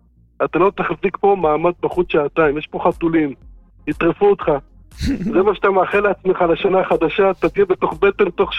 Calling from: Rehovot, Central District, Israel

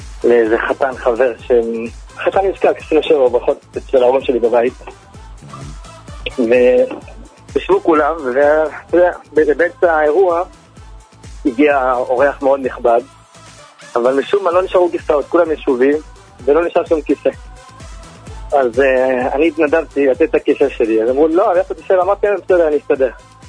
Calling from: Bnei Brak, Tel Aviv District, Israel; מבני ברק.

